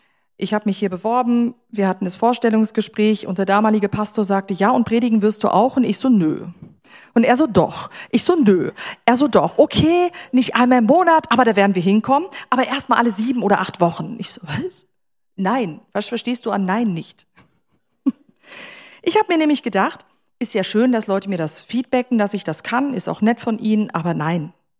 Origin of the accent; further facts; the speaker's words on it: Germany; Ich bin in einer ganz kleinen Gemeinde, Gründergemeinde, aufgewachsen in Deutschland.